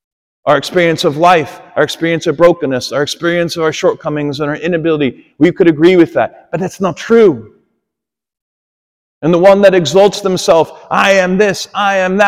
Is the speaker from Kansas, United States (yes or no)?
yes; Kansas, United States; Growing up in Wyandotte County, everybody knows you.